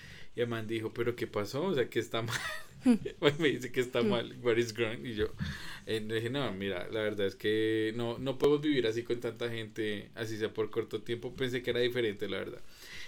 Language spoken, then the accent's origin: Spanish; Colombia; pero uno siempre como colombiano